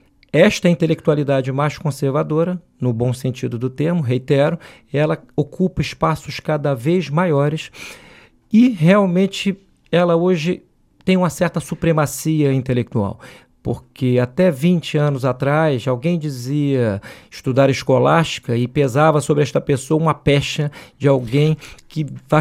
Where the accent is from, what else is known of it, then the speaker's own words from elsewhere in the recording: Rio de Janeiro, Brazil; no Rio de Janeiro, cidade onde nasci, onde vivo